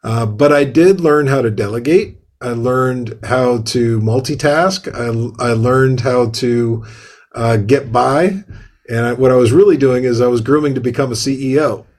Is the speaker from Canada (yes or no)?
yes; Windsor, Ontario, Canada; moved away as an adult; now in United States; Well, I grew up in Windsor, Ontario. So technically, yes, I'm an immigrant. Came from Canada